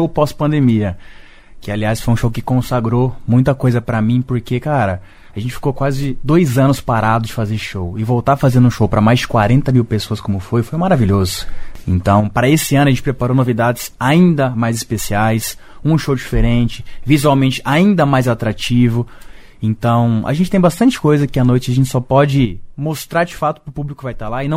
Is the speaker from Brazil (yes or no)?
yes; Maringá, Paraná, Brazil; now in Balneário Camboriú, Brazil; Hoje eu moro em Balneário Camboriú. É. Eu sou natural de Maringá.